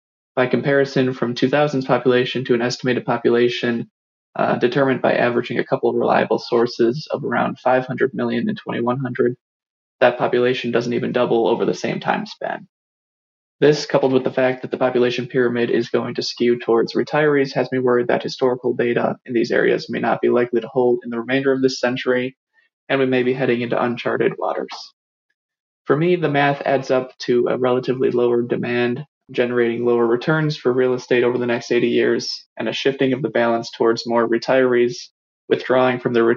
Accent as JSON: {"language": "English", "town": "Madison", "region": "Wisconsin", "country": "United States", "said": "from Madison, Wisconsin, and thanks for taking my question."}